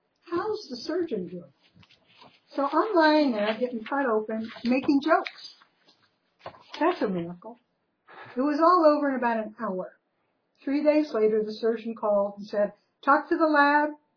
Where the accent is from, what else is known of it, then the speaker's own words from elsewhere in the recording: East Coast, United States; I grew up on the East Coast and spent all my days on the beach and in the water.